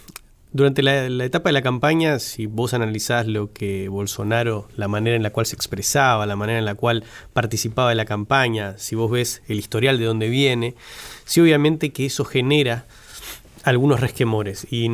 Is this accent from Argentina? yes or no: yes; Paso de los Libres, Corrientes, Argentina; also born or lived in Uruguaiana, Brazil; tengo doble nacionalidad. Soy mitad argentino, mitad brasileño. Me crié en la frontera, en el principal puerto seco de Argentina y Brasil, Paso de los Libres Uruguayana.